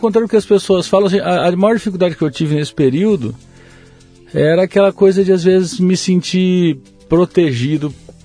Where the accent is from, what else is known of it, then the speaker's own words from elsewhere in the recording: Dourados, Mato Grosso do Sul, Brazil; born there; now in Campo Grande, Brazil; Eu nasci em Dourados, Mato Grosso do Sul. É uma cidade próxima a Campo Grande, hoje eu moro em Campo Grande, uma cidade próxima ali.